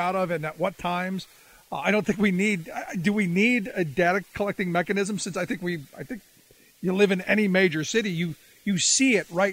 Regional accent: Cleveland, Ohio, United States; look, I grew up in Cleveland, and I can tell you where the lines are all drawn.

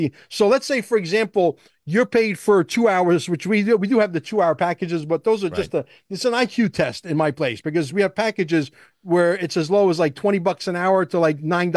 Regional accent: New York, United States; because see, this is how you could tell, Jim, that I'm from New York, New Jersey area, because only New York, New Jersey gangsters talk like this.

